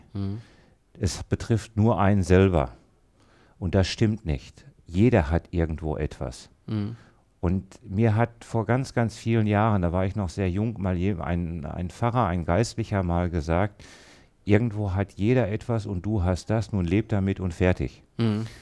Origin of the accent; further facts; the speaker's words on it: Dortmund, North Rhine-Westphalia, Germany; Ich komme aus Dortmund, bin Mitte 50